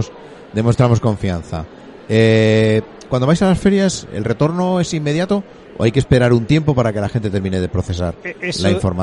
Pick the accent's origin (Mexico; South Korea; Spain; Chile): Spain; Madrid, Community of Madrid; en mi caso yo soy de Madrid, ¿no?